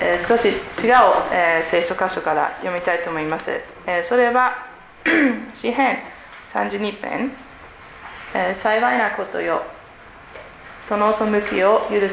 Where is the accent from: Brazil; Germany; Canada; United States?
Germany; Japanese is a second language; now in Japan; ドイツから来ましたジャーマンアライアンスミッションの宣教師です。13年前初めて日本に来ました。